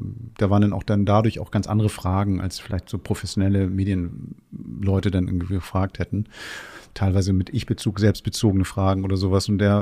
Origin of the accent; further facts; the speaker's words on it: Hamburg, Germany; als Hamburger